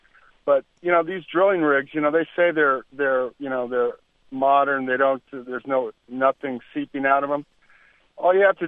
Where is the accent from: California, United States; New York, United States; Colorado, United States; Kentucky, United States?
California, United States; Santa Barbara; I grew up in Santa Barbara. I lived there from 1955 to 1997.